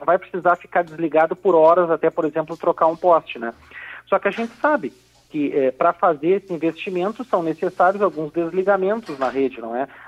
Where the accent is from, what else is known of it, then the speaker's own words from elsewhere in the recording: São Lourenço do Sul, Rio Grande do Sul, Brazil; em especial para mim, que sou de São Lourenço, então é uma satisfação muito grande.